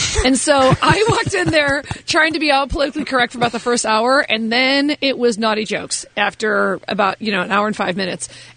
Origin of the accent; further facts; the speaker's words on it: United States; You know what? I'm an American and I love this country and I love change.